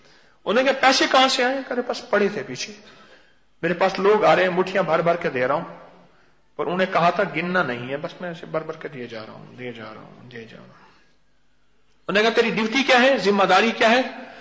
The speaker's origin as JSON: {"language": "Urdu", "town": "Uch", "region": "Punjab", "country": "Pakistan", "tie": "born there", "said": "میں اونچا بھی ہوں، میری پیدائش ہی اونچ کی ہے، ہمارا ابارا سارا نظام ہی اونچ کا ہے."}